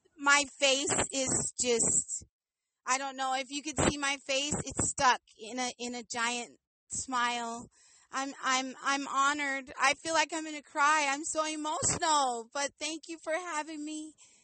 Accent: Montana, United States; Okay, I hail from Montana, and I always start with that because a lot of people are just like, well, where are you from?

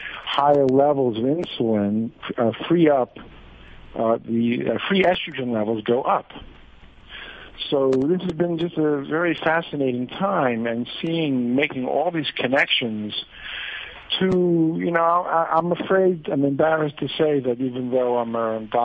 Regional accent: New York, United States; moved away as an adult; I'm from New York, but originally, but I've been here 21 years, and it's basically against my religion to even think about going back to the United States for a minute.

